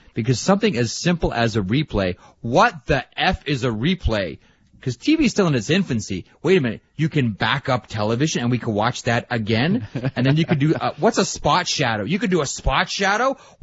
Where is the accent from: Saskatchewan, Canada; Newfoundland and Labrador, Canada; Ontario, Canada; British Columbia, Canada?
Ontario, Canada; Toronto; Because I grew up in Toronto watching a couple of Swedish hockey players